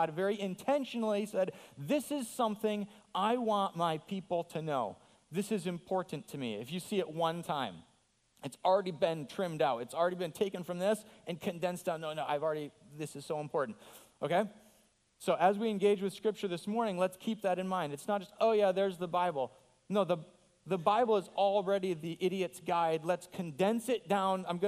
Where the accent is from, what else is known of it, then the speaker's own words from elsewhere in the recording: Fort Ann, New York, United States; now in Papua New Guinea; I was born and raised in Fort Ann, New York, just an hour north of here, a small little town.